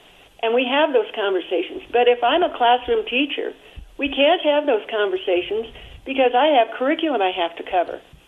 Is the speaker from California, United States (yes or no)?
yes; Los Angeles, California, United States; But I grew up in East L.A. I'm very aware of how I was treated.